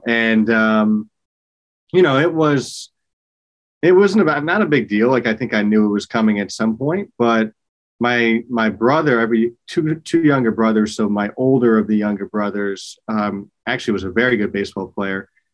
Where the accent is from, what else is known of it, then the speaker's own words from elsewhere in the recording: New Jersey, United States; moved away as an adult; And so I grew up in New Jersey, but I moved from New Jersey to Maryland for school.